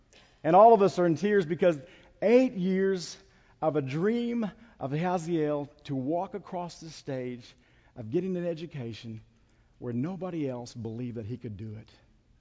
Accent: Tucumcari, New Mexico, United States; when I was a kid growing up in Tucumcari.

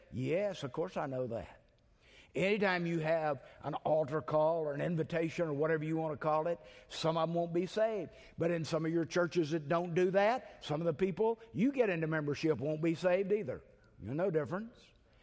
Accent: Beaumont, Texas, United States; I grew up in First Baptist Church, Beaumont.

